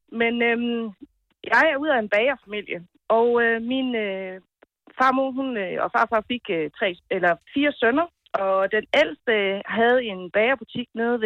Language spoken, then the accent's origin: Danish; Staby, Central Denmark Region, Denmark; Jeg er fra Staby.